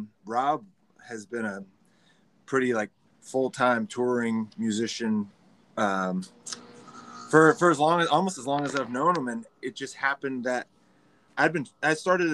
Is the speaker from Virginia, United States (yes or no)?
yes; Richmond, Virginia, United States; I'm from Richmond, Virginia, where we're